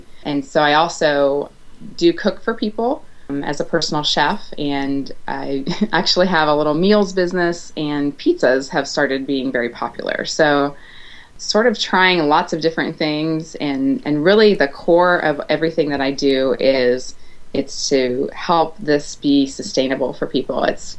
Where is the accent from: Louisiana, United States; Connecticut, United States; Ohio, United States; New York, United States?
Ohio, United States; also born or lived in Chile; But I grew up here in Ohio in a small town, college town, and really wanted to do nothing but get out of Ohio.